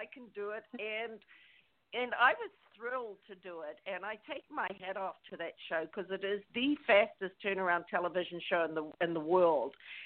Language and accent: English; New Zealand; 97% of the population of my hometown were natives, were Māori. My mother would have been one of the very few blonde white women in that town. And so that's what I grew up with.